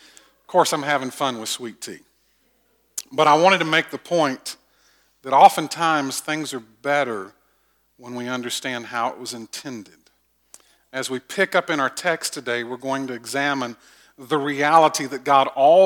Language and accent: English; the South, United States; Now, I'm a Southerner, and to say sweet tea really should be redundant.